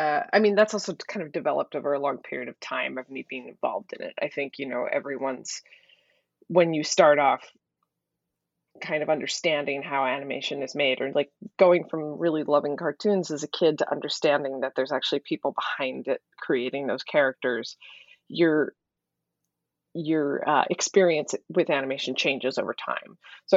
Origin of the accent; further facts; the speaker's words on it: Philadelphia, Pennsylvania, United States; born there; Well, so I was born in Philadelphia, oldest of four.